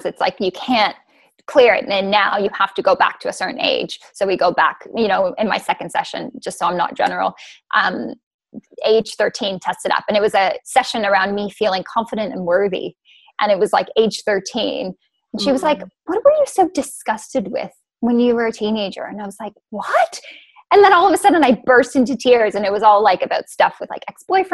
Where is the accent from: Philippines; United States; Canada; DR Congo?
Canada; now in Australia; because growing up in Canada, I had no idea it even existed.